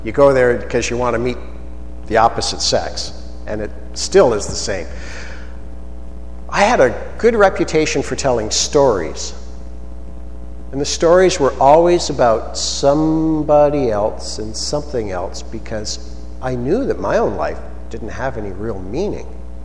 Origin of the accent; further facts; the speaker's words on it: Scotland, United Kingdom; Our background is we're from Scotland.